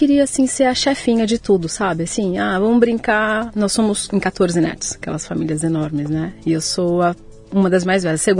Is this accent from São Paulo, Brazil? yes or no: yes; Sorocaba, São Paulo, Brazil; born there; also born or lived in Apucarana; Mas eu nasci em Sorocaba e fui pra Apucarana. Morei quase 7 anos lá.